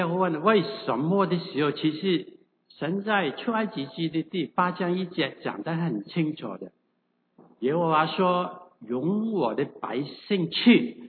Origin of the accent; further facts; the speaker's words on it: Guangdong, China; 我广东人啊，对不起啊，有些人说天不怕地不怕，就最怕广东人讲普通话